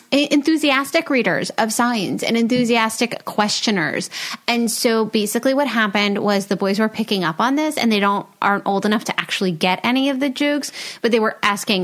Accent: New Jersey, United States; well, no, you won't see us because we're from New Jersey

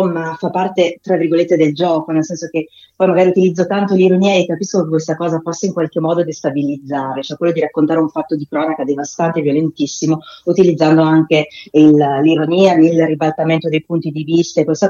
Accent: Marche, Italy; io poi sono marchigiana, e la mia regione è da diversi anni ormai scivolata a destra

